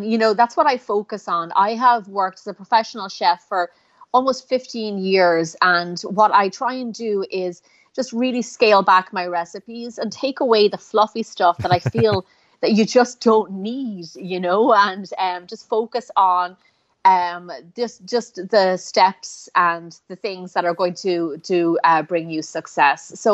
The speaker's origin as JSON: {"language": "English", "country": "Ireland", "tie": "born or raised there", "said": "I grew up in Ireland, and I had the best teacher and the best cook to learn from."}